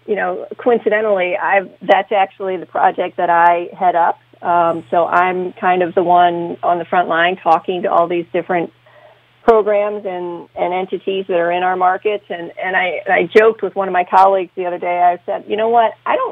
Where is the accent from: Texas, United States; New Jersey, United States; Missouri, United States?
Missouri, United States; St. Louis; obviously I was born and raised in St. Louis, love the city, and think it's amazing.